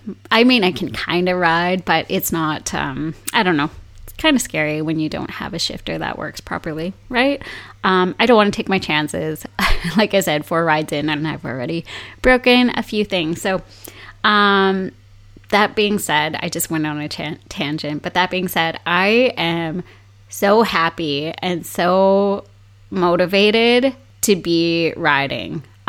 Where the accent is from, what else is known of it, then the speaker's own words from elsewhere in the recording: Canada; I'm a Canadian citizen in a foreign country.